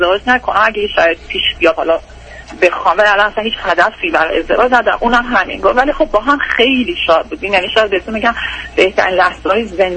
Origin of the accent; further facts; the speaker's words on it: Iran; moved away as an adult; now in United States; با بچه‌ام از ایران اومدیم بیرون دو سال پیش.